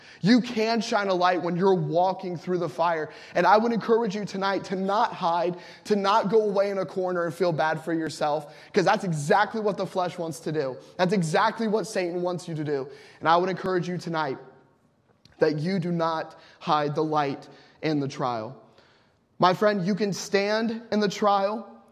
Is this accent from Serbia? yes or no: no; Columbus, Ohio, United States; I grew up in Columbus, Ohio, and we have bus ministries.